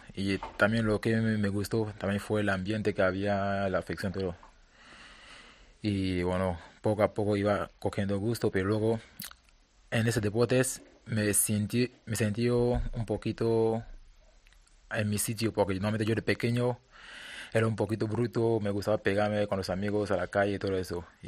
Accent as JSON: {"language": "Spanish", "country": "Cameroon", "tie": "born or raised there", "said": "No, normalmente de pequeño, normalmente en Camerún, todos los niños queremos jugar fútbol."}